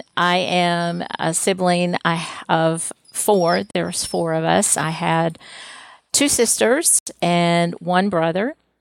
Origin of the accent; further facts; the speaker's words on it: Sylva, North Carolina, United States; born there; I was born in Sylvan, North Carolina, which is way up in the western part of North Carolina. About 20, 25 minutes away is Cherokee, North Carolina, which a lot of people know all about.